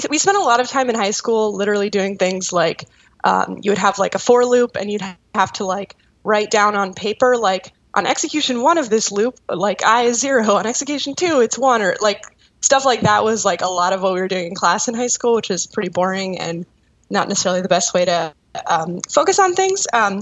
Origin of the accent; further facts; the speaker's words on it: Florida, United States; also born or lived in Indiana; So this was in South Florida.